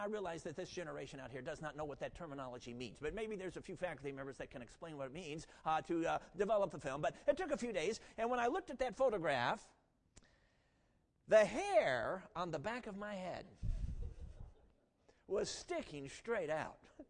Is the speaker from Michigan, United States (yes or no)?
yes; Michigan, United States; I'm from Michigan. Up there we have earth basements sometimes. They call it a Michigan basement.